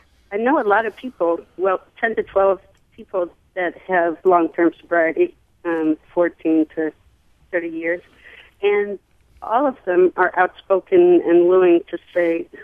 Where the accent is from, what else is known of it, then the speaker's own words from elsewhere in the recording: St. Louis, Missouri, United States; and I am from St. Louis, so it's still that area.